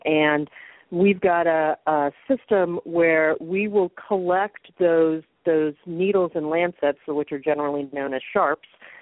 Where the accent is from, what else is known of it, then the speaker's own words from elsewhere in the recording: Massachusetts, United States; I grew up actually back in Massachusetts, and we had little compartments where you had to put the paper in one compartment